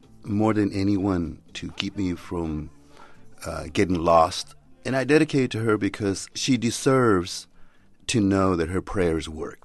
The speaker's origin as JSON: {"language": "English", "town": "Tijuana", "region": "Baja California", "country": "Mexico", "tie": "born or raised there", "said": "Even though I grew up in Tijuana and in the poorest part"}